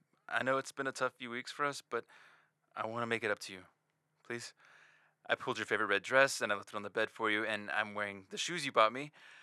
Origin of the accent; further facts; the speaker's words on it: New York, United States; But I'm from New York.